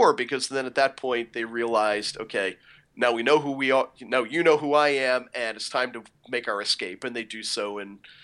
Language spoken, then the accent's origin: English; United States; which didn't mean anything to me because I'm an American.